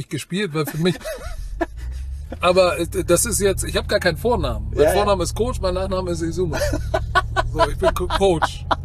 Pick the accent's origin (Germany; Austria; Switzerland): Germany; Hamburg; ich bin Hamburger. So, ich mag Hamburg hier, wo wir jetzt gerade rumlaufen. Meine Schule ist ja da vorne um die Ecke.